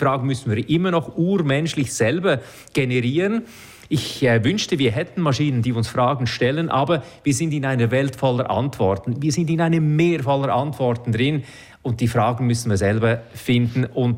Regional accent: Central Switzerland, Switzerland; Ich bin aufgewachsen im Zentrum der Schweiz, urkatholisch, Innerschweiz.

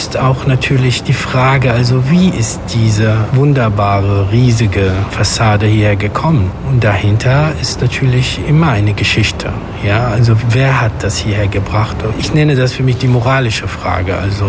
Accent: Damascus, Damascus Governorate, Syria; German is a second language; Ich bin in Damaskus groß geworden, aber mit meiner Familie war ich oft in Südsyrien.

